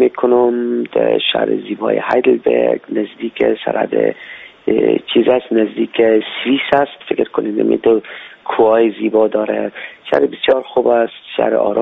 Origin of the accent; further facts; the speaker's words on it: Afghanistan; من افغان هستم، پدر مادر من میگی افغان هستن و از هرات هستن